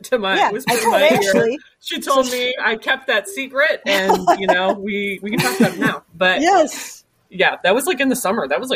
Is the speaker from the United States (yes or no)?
yes; Cleveland, Ohio, United States; Like, I'm from Cleveland. I was never a Patriots fan. I think like most people here, you know, when I was growing up, it was just like, God, can that guy just stop winning?